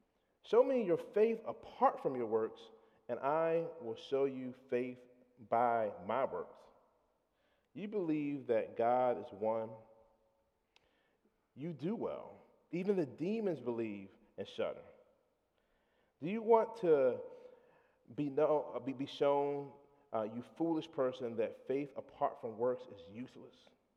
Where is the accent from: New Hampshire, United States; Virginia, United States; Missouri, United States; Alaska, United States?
Virginia, United States; Chesterfield; I'm a Gen X, African-American male that I grew up in Chesterfield, but since I've owned a house, in Church Hill